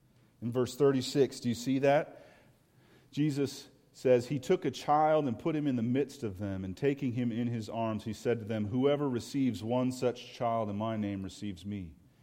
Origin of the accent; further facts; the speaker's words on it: United States; I'm an American like you are.